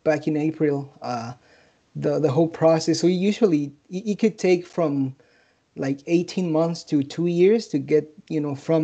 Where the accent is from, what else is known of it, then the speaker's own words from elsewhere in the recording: Mexico; also born or lived in Vancouver, Canada; now in Detroit, United States; I was born and raised in Mexico. Okay. A small town really close to Mexico City, about 40 miles east of Mexico City. I spent some time of my childhood growing up in Canada, in Vancouver.